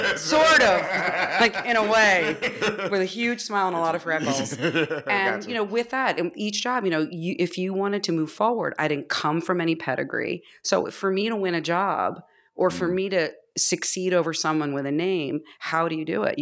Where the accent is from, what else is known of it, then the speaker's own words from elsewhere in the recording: New Jersey, United States; Well, I'm from Jersey.